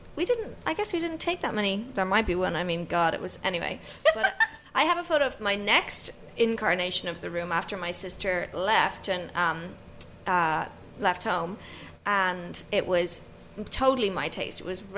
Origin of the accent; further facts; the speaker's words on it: Tullamore, Leinster, Ireland; I'm from Tullamore, which is in the Midlands.